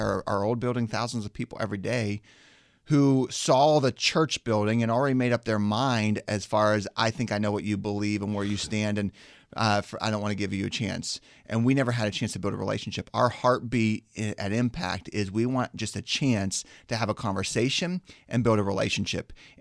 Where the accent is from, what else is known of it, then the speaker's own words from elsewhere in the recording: Pittsburgh, Pennsylvania, United States; And I remember when I was 9 years old, I grew up in Pittsburgh, and I was at a local fast food place on McKnight Road.